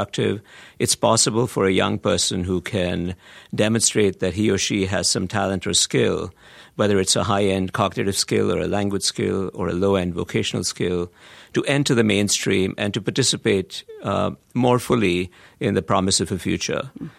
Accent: Mumbai, Maharashtra, India; also born or lived in Bangalore; Private sector used to be a bad word in India when I was growing up in Bombay and Bangalore some decades ago.

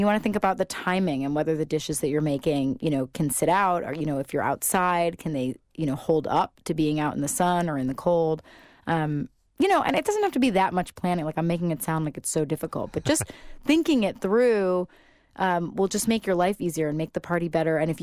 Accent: the South, United States; You know, I'm from the South, so there's a lot of Southern influence

